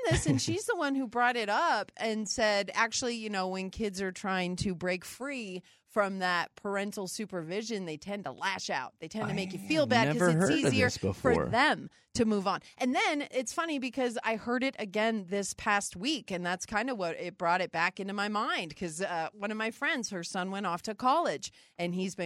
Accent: North Dakota, United States; moved away as an adult; when I left home, I moved from North Dakota to Colorado 2.5 months after I graduated high school. I was out of there.

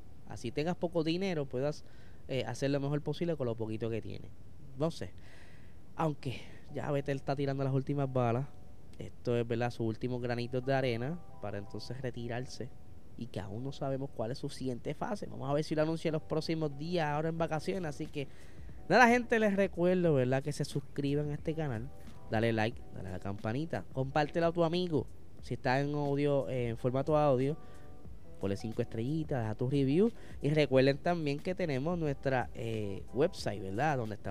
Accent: Puerto Rico; gente como nosotros, boricuas

